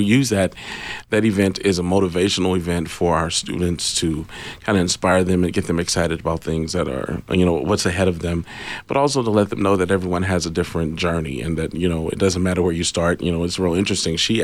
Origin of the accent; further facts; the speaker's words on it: San Antonio, Texas, United States; I'm from San Antonio.